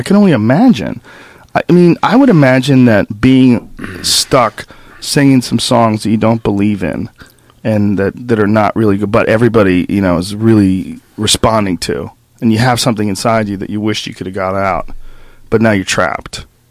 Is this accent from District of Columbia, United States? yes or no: no; Newton, Massachusetts, United States; also born or lived in New Jersey / San Francisco / Florida / New York; Newton. Well, that's where I went to high school. Right. I was born in New Jersey. I grew up kind of all over the country. Lived in San Francisco from age 7 to 11. Lived in Florida from 11 to 13. Boston from 13 to probably 23, 24